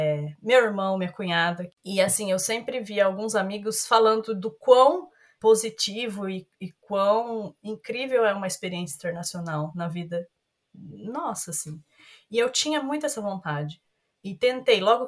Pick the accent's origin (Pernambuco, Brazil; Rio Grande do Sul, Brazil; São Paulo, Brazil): São Paulo, Brazil; Bauru; de onde eu vim de Bauru, do interior de São Paulo. Nasci, cresci lá, estudei. Me formei, fiz faculdade tudo lá, de arquitetura.